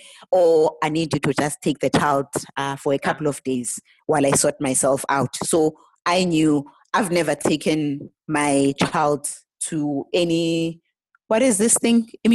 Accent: Eastern Cape, South Africa; also born or lived in Johannesburg; So I was born in Eastern Cape. Yes, I did live in Joburg. I was partly raised by my aunt since the age of like 15 or so, as Braidview. But I wouldn't really say that was home.

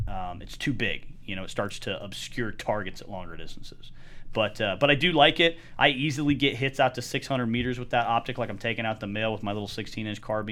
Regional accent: Western US, United States; I grew up out here in the West where the sun is baking on you all the time out in the open

